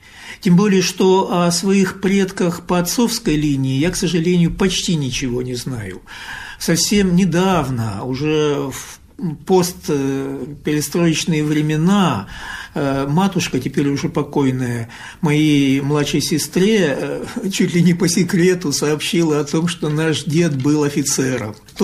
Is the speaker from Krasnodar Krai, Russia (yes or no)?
yes; Sochi, Krasnodar Krai, Russia; also born or lived in Urals / Leningrad; восьмой десяток, слава богу, идет. И довелось повидать много разного. Родился я на Урале, вырос в городе Сочи и школу там заканчивал, потом учился в Ленинграде, в военно-морском училище.